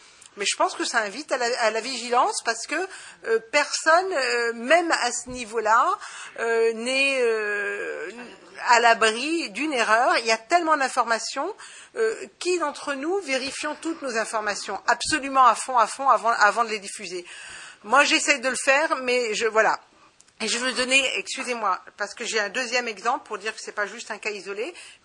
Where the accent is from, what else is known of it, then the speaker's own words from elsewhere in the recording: France; On est d'accord, en tant que Français, tous les jours, on dit, ah, c'est un illuminé, quoi.